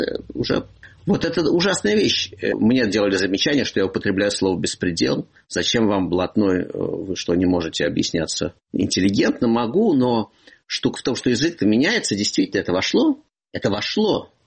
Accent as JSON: {"language": "Russian", "region": "Moscow", "country": "Russia", "moved": "yes", "said": "Я москвич. У меня есть свои маршруты, которые успокаивают мою расшатанную нервную систему."}